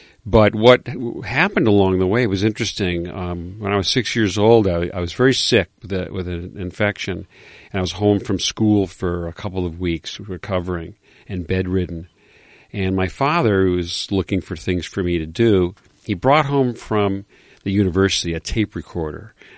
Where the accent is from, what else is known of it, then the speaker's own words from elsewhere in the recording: Syracuse, New York, United States; I grew up in Syracuse, New York, upstate New York.